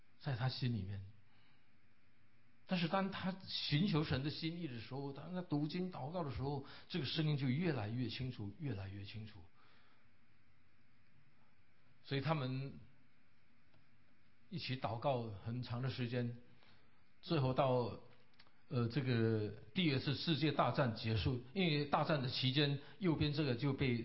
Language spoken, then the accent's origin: Chinese; Philippines; 那我是菲律宾长大的，我这个是比较就是中立的。